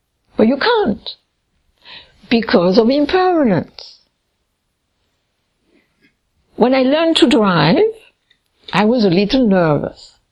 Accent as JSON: {"language": "English", "country": "Finland", "said": "I'm from Finland"}